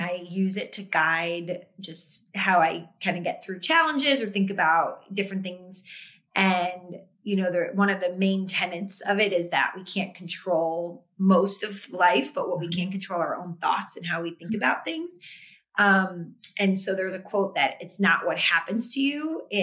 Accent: Ohio, United States; I grew up in Ohio and they were a big band back then.

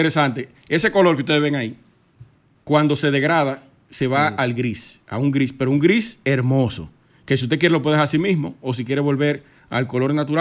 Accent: Sosúa, Puerto Plata, Dominican Republic; Mi hermano, nos criamos juntos allá en Sosúa, Charamico.

